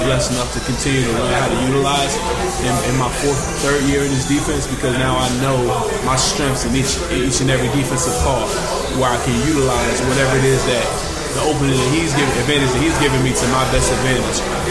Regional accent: Queens, New York, United States; like I said, I'm from Queens, New York. I only had one scholarship offer.

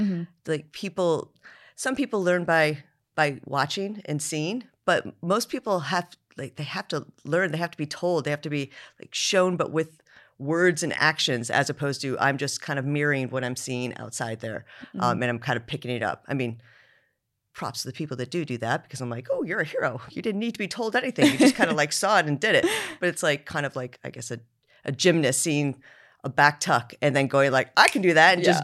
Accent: United States; What you'll know from this podcast is that I'm American, and so English words sometimes don't translate.

